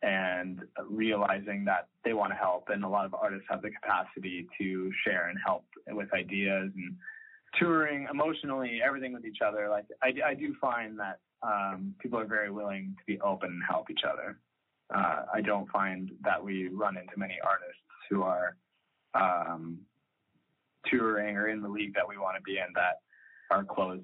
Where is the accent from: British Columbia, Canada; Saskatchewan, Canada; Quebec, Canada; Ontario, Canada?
Saskatchewan, Canada; Saskatoon; I'm from Saskatoon originally. Mitch is from Mission. Like, we're just from these small cities and provinces in Canada.